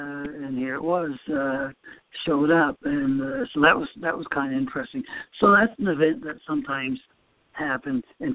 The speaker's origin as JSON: {"language": "English", "region": "Maine", "country": "United States", "tie": "born or raised there", "said": "My father was a man, I grew up in Northern Maine"}